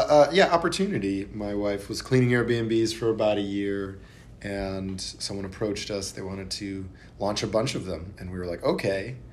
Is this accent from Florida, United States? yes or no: no; Wisconsin, United States; now in Greenville, United States; I am from Wisconsin. I've been in Greenville for almost a decade.